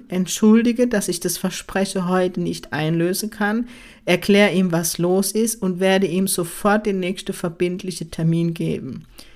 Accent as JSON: {"language": "German", "region": "Kurpfalz", "country": "Germany", "said": "Bei uns in der Kurpfalz heißt es einfach Dummschwätzer."}